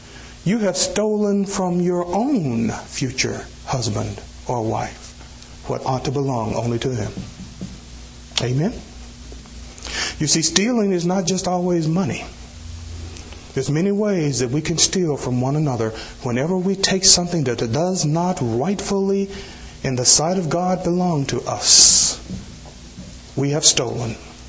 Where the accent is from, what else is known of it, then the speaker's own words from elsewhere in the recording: Tennessee, United States; I grew up in Tennessee, close to the Tennessee River.